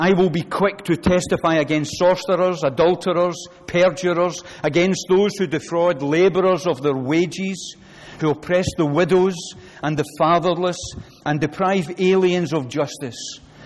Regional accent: Scotland, United Kingdom; The Scots, I come from Scotland, if you haven't guessed, are usually quite a sarcastic bunch.

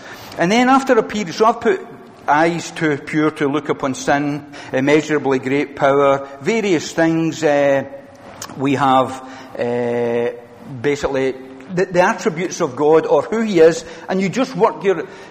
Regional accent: London, United Kingdom; We don't meditate in this country. Meditation is for the East. We are from the West. We are Londoners.

